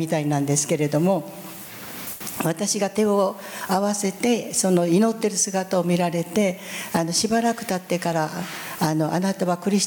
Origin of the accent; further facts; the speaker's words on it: Fukuoka, Japan; それで私は福岡から来ましたって、日本から福岡ですって言っても福岡が分かられないんですね。だから日本の南の方の福岡ですよって言って